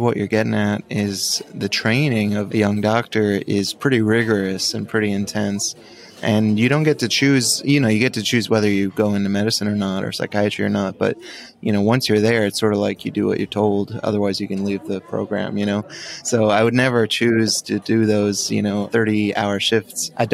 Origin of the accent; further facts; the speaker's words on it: New York, United States; Yeah, I grew up in New York, so I have betrayed my background because I do like Dunkin' now, but I still prefer Starbucks.